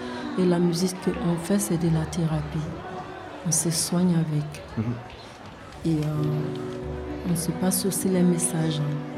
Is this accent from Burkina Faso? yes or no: yes; Burkina Faso; also born or lived in Côte d'Ivoire; now in France; je viens du Burkina Faso. Et je suis née en Côte d'Ivoire, grandant entre le Burkina et la Côte d'Ivoire. Et je suis basée sur l'Ardèche. Donc je peux dire que je suis burkinabé ardéchoise.